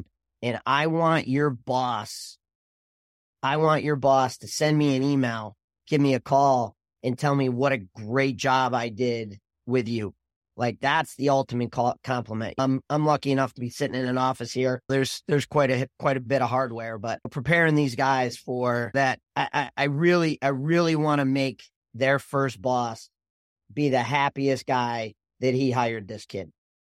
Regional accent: Camillus, New York, United States; Yeah, growing up in Camillus, it didn't matter if you were short, tall, fat, skinny, right-handed, left-handed.

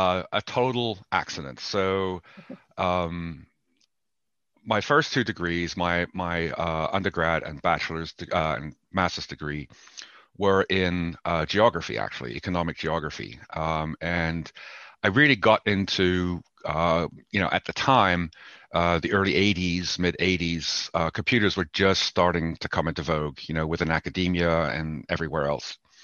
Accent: Bonn, North Rhine-Westphalia, Germany; now in Pittsburgh, United States; Well, I'm originally from Germany. My hometown is Bonn, but I am living in Pittsburgh, Pennsylvania, United States.

